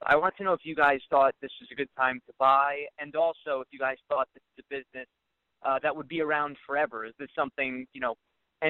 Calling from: Toms River, New Jersey, United States; I'm from Toms River, New Jersey.

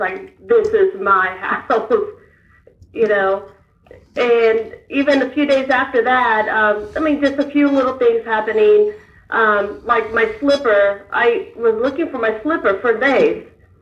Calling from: Cleveland, Georgia, United States; from Cleveland, Georgia again.

